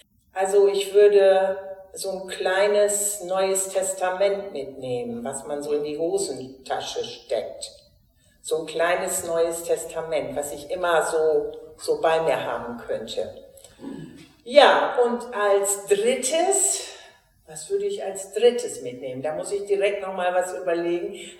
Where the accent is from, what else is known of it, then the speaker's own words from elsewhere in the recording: Lower Saxony, Germany; Ich bin Ostfriesin durch und durch und ich bin am liebsten in Ostfriesland.